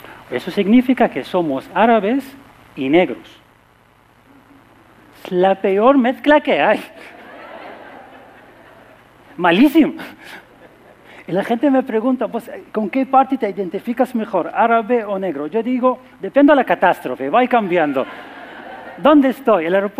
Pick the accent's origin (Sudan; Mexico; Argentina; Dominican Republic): Sudan; Yo soy de Sudán y yo sé que la gente no sabe mucho de mi país